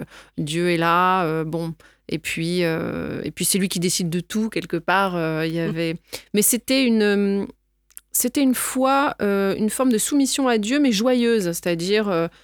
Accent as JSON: {"language": "French", "town": "Paris", "region": "Île-de-France", "country": "France", "tie": "born or raised there", "moved": "as an adult", "said": "Je suis née à Paris. Je suis parisienne d'origine. J'ai grandi à Paris. Je suis restée à Paris jusqu'à à peu près la trentaine, mes 30 ans, et j'ai quitté Paris. Donc maintenant, ça va faire 12 ans à peu près."}